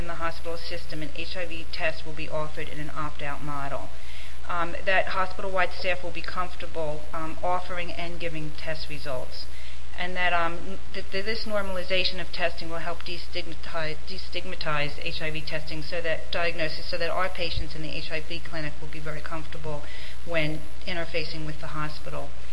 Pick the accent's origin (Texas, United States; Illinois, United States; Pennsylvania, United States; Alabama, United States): Pennsylvania, United States; I'm from Pennsylvania, which is one of the red low compatibility states